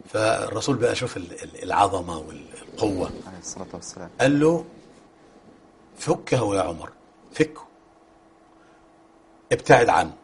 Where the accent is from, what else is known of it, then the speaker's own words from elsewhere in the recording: Egypt; إحنا عارفين إن بلدنا مصر دي مستهدفة.